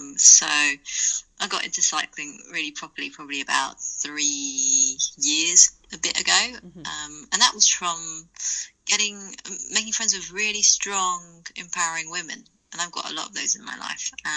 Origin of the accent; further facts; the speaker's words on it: United Kingdom; so like you can probably obviously tell I'm British.